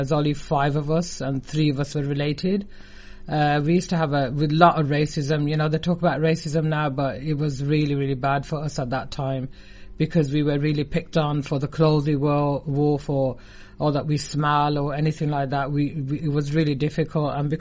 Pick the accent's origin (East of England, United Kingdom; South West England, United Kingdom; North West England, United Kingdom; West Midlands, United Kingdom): West Midlands, United Kingdom; Birmingham; No, I've always been in Birmingham. From my background, I was born in Borsal Heath. And obviously when your parents tell me, we lived in 3 years in Neatchells, and then we moved into Sparkbrook and Sparkhill and then Sparkbrook. So I've always been around here, yeah.